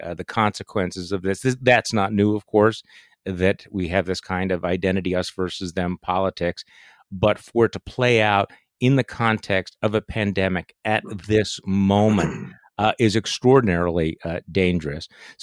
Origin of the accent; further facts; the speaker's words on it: Wisconsin, United States; including several in my home state of Wisconsin.